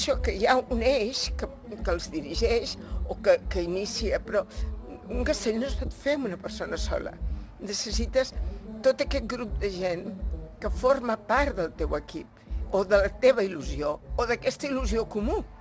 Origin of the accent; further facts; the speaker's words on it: Sant Pere Molanta, Catalonia, Spain; Jo soc de Sant Pere Molanta totalment